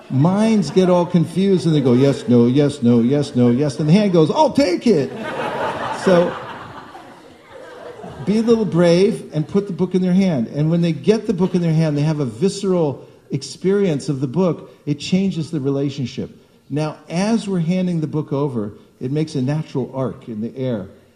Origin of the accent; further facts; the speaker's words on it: California, United States; I said, I'm from California.